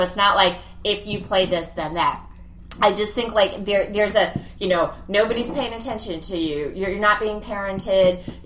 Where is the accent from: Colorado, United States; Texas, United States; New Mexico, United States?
Colorado, United States; So I'm from Colorado, and Columbine hit us super fucking hard